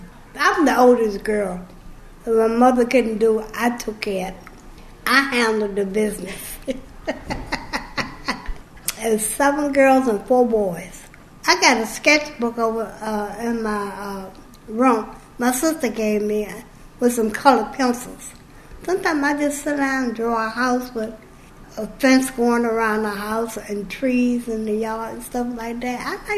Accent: Washington, District of Columbia, United States; moved away as an adult; now in Maryland, United States; I was born in Washington, D.C. around the age of 22 when I moved to Maryland.

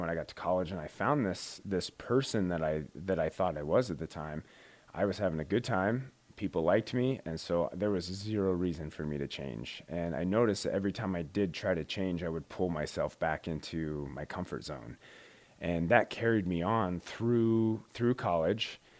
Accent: Wheatland, Wyoming, United States; I grew up in a small town, Wheatland, which is much similar. It's very similar to the city, to the town of Kenai.

